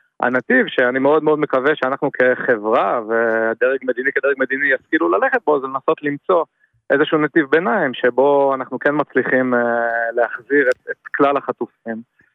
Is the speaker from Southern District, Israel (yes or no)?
yes; Nir Oz, Southern District, Israel; אני מצד אחד מגיע מקיבוץ ניר עוז, קיבוץ שאני מאוד אוהב ומאוד מזדהה איתו, שגדלתי בו